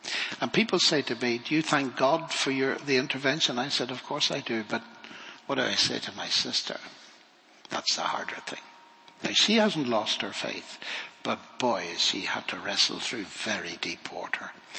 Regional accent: Ireland; growing up in Ireland has certain disadvantages.

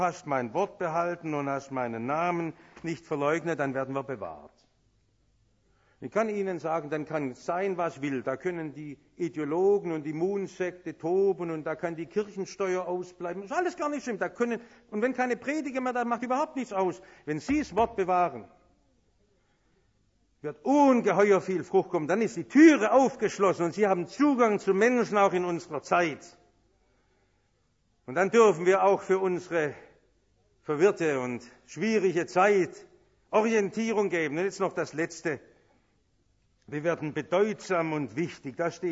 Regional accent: Germany

